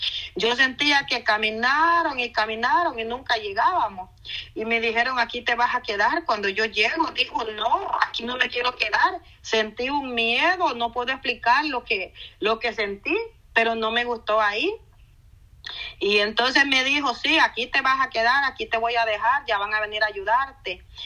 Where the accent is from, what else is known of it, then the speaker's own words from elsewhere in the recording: El Salvador; yo nací allí en El Salvador, en la zona costera, a pocos pasos de la playa, del mar. Yo bajaba a bañarme cuando era una niña